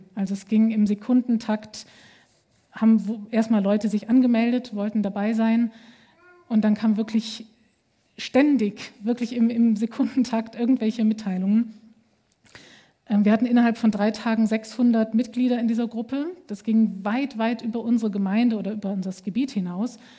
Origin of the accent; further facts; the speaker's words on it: Bonn, North Rhine-Westphalia, Germany; Ich habe gesagt, ich komme aus Bonn